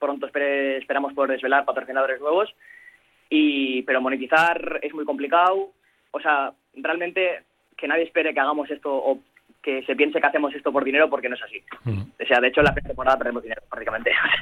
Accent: Erandio, Basque Country, Spain; somos de Erandio y bueno, siempre nos ha dado facilidades el club

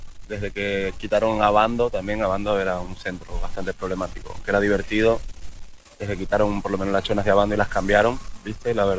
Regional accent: Barcelona, Catalonia, Spain; 15 años tengo viniendo. Soy de Barcelona, pero tenemos 15 años.

